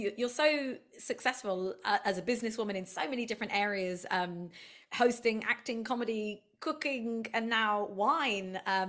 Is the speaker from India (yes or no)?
no; United Kingdom; now in Los Angeles, United States; Well, a Brit in LA, that is me. I am that Brit in LA.